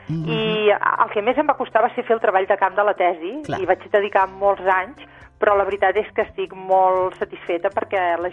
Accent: Terrassa, Catalonia, Spain; now in Girona, Spain; jo soc de Terrassa, sí, el que passa que visc a Girona de fa anys, però soc de Terrassa, sí. La meva família viu a Terrassa encara

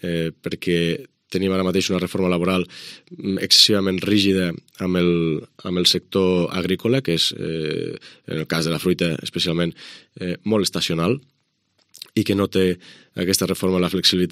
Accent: Pontons, Catalonia, Spain; a Pontons, al meu poble.

